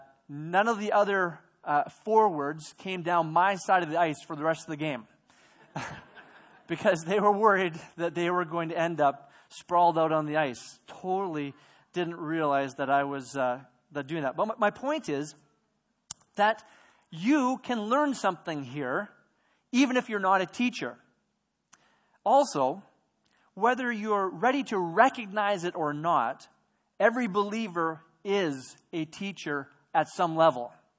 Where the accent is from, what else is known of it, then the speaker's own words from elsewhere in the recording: Watson Lake, Yukon, Canada; I grew up in Watson Lake, Yukon, for most of my teenage and preteen years. And Watson Lake is a small town on the Alaska Highway.